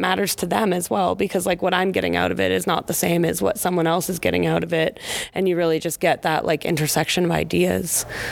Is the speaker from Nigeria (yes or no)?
no; Calgary, Alberta, Canada; I'm from Calgary, Alberta.